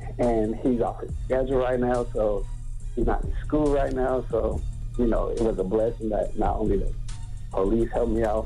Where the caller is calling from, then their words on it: Oakland, California, United States; Hey, what's up with it? I'm calling from East Oakland, California.